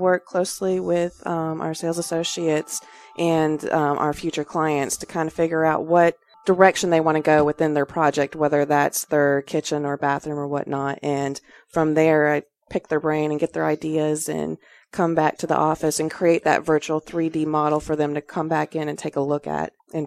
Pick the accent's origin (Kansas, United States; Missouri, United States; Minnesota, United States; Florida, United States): Florida, United States; Tampa; also born or lived in Atlanta; Well, I'm originally from Tampa. My father's corporate career moved us all over the United States and finally moved us to Atlanta in 1996.